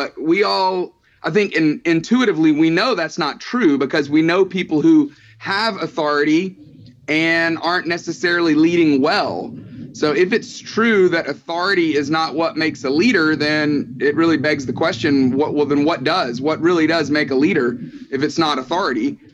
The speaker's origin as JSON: {"language": "English", "town": "Tuscaloosa", "region": "Alabama", "country": "United States", "tie": "born or raised there", "said": "I grew up in Tuscaloosa, Alabama, which this time of year, a lot of talk about football in that little town."}